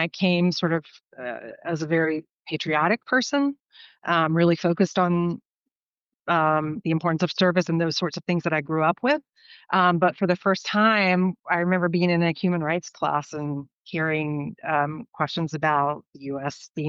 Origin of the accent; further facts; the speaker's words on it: Charlotte, North Carolina, United States; also born or lived in Hickory; So I'm a Tar Heel, born and bred. I grew up in Charlotte, and I was born in Hickory in the mountains.